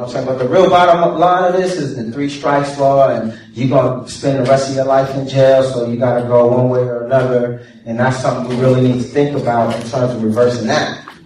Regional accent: New York City, New York, United States; But I'm from New York, you know, I'm from Harlem, and I remember when I was like 8

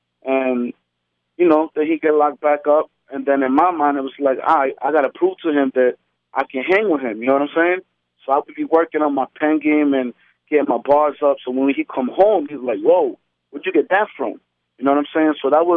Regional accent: New York City, New York, United States; also born or lived in Quezaltepeque, El Salvador; my name raises from being born in Quesalte in La Libertad, you know what I'm saying, in El Salvador. And then coming over here and being raised in New York.

